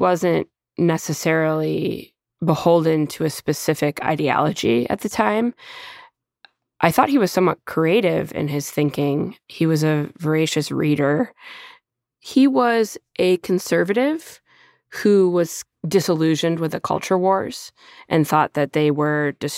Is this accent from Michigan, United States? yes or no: yes; Wayland, Michigan, United States; I grew up in Wayland, Michigan. And the collapse of the auto industry in 2007, 2008 devastated my hometown.